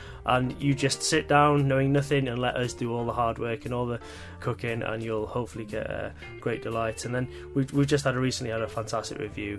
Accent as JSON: {"language": "English", "region": "Wales", "country": "United Kingdom", "said": "I'm not from around here. I'm from North Wales."}